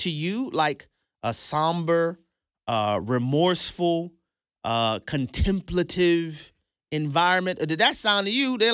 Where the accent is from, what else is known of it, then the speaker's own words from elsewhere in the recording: New Orleans, Louisiana, United States; Now, most of you guys know I'm from New Orleans, Louisiana. I know a parade when I hear one.